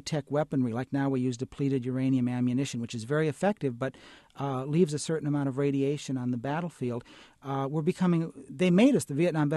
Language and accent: English; Berwyn, Illinois, United States; when I was a teenager growing up in Berwyn, Illinois